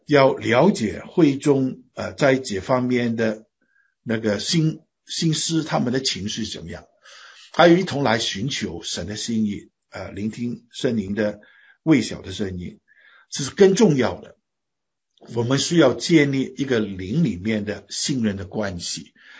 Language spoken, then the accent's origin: Chinese; China; 虽然我们是中国人，但是刚才讲到语言不一样，背景不一样，年纪不一样，成长的那个环境也不一样。